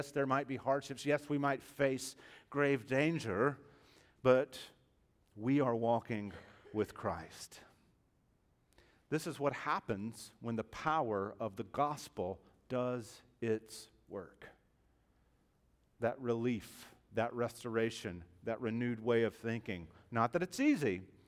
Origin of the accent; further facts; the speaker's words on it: the South, United States; I grew up in the South, and everybody knew the good Lord.